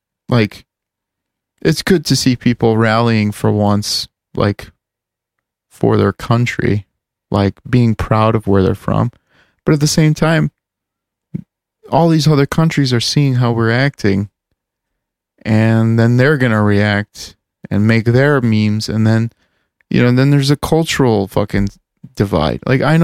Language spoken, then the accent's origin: English; Chicago, Illinois, United States; bitch, I'm from Chicago. Like, do you know where fucking McDonald's came from?